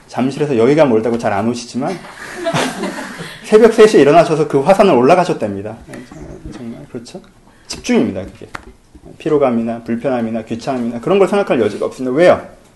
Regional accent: South Korea; moved away; 나는 한국 사람으로서, 한국 문화로서, 한국 가치로서 갖고 있는 기준이 있는데

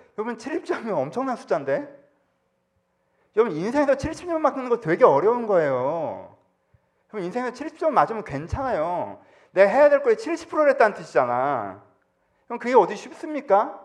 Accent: South Korea; 제가 보기에 한국 사람들은 저를 포함해서 한국 사람들은요 학교를 잘못 다녔어.

